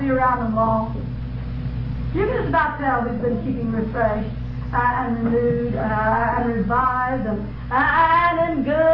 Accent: Oklahoma, United States; When I was a girl growing up in Oklahoma in the cotton patch, I learned all about dew.

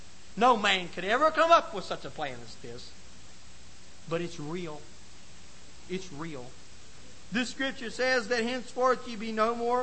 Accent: Webster Springs, West Virginia, United States; I'd be in my hometown of Webster Springs

